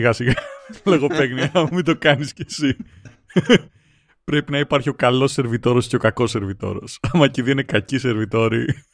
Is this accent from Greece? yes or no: yes; Larissa, Thessaly, Greece; Φίλε, εγώ είμαι από Λάρισα.